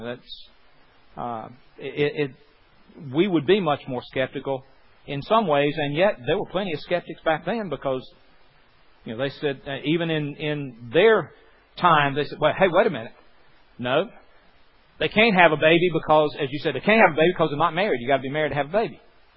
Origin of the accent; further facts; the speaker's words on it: Southern United States, United States; growing up in the South in the 50s and early 60s, you had all these questions.